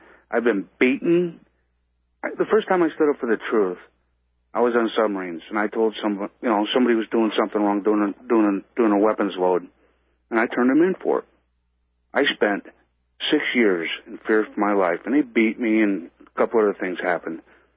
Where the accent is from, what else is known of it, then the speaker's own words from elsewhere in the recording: Indiana, United States; Don't reach to the phone and slap me because I'm from Indiana, not India.